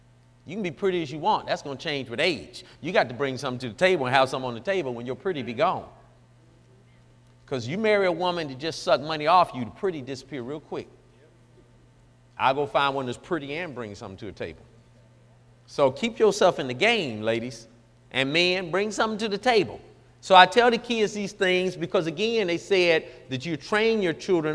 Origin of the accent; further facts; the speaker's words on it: Detroit, Michigan, United States; I'm from Detroit. Do I really want to go to rodeo? I don't care nothing about the rodeo. I wasn't raised on horses.